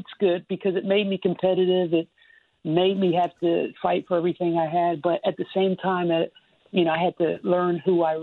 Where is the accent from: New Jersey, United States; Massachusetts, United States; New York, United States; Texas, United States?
New Jersey, United States; Camden; And so, I come from Camden, New Jersey. And, you know, it took me such a long time to even be able to say that, to be proud of being from Camden, New Jersey.